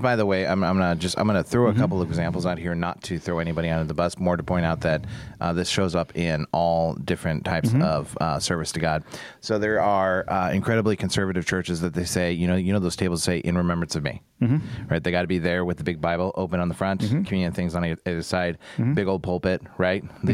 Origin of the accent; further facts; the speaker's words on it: United States; We're going to pick on Americans because we're American.